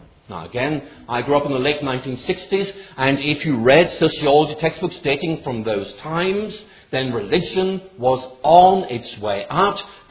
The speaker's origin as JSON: {"language": "English", "town": "Belfast", "region": "Northern Ireland", "country": "United Kingdom", "tie": "born or raised there", "said": "Because I grew up in Belfast, and of course Edinburgh is very posh."}